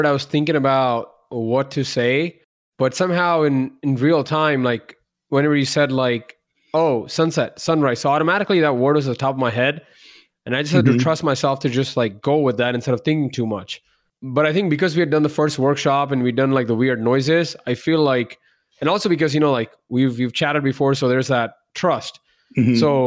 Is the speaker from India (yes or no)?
yes; India; Humidity is something I love because I grew up in India.